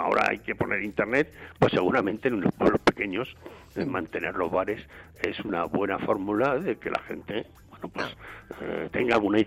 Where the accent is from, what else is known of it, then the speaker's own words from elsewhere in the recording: Villaviciosa de Odón, Community of Madrid, Spain; en Villaviciosa de Odón